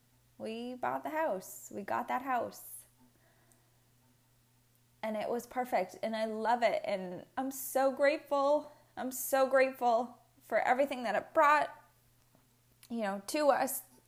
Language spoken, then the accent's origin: English; New England, United States; moved away as an adult; For those of you who don't know, I was born and raised in New England.